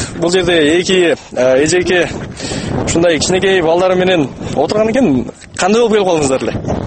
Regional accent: Talas Region, Kyrgyzstan; Таластан эле болобуз.

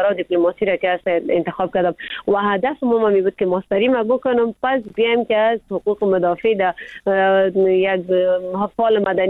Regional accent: Afghanistan; ما خود ما افغان هستیم

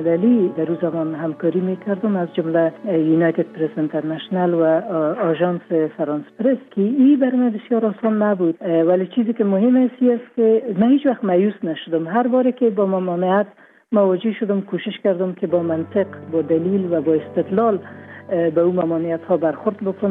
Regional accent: Afghanistan; در افغانستان ما اول افغان هستیم بعد از اون مسلمان هستیم.

